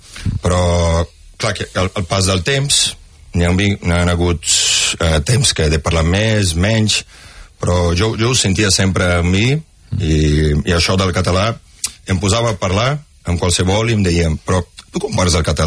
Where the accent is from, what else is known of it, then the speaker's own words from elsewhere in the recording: Vic, Catalonia, Spain; now in Florianópolis, Brazil; jo dic que jo no sóc només català i sóc de Vic. Sóc d'Osona.